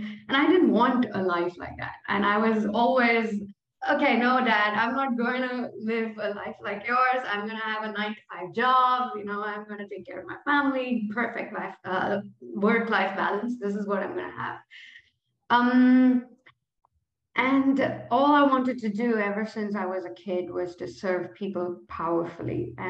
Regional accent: India; English is a second language; moved away as an adult; also born or lived in Germany; now in Netherlands; I'm an Indian living in the Netherlands. It's been 10 years since I got out of India, and I've been living in Europe. I was in Germany briefly for my master's and my PhD. And then I moved to Netherlands shortly before the pandemic

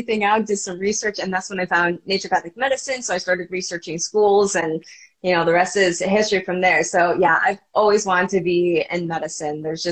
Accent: Ohio, United States; moved away as an adult; now in Arizona, United States; But yeah, I grew up in Ohio and then came out to Arizona to go to med school, and I just never left.

